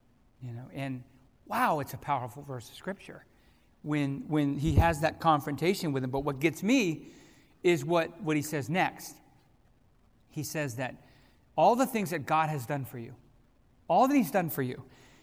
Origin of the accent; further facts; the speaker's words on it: Fairfax, United States; I'm from Fairfax, but at the time we were up pastoring in Massachusetts.